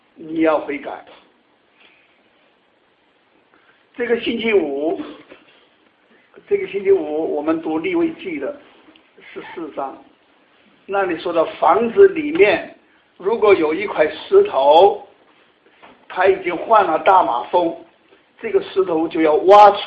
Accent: Sichuan, China; 我们这个四川人啊，就讲带把子，

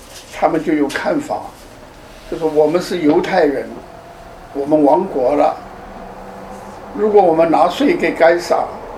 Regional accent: China; 在清朝和民国初年，我们中国人用的叫做银元。

